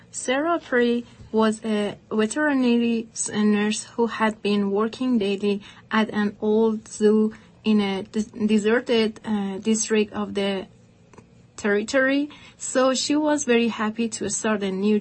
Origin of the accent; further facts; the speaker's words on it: Iran; English is a second language; Because I'm from Iran, and when I bought my ticket, the flight ticket to come to the United States, the COVID happened